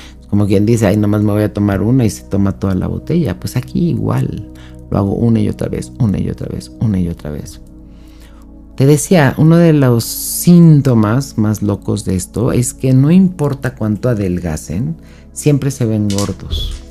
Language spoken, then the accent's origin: Spanish; Mexico; En México, de donde yo soy, hay una universidad que se abrió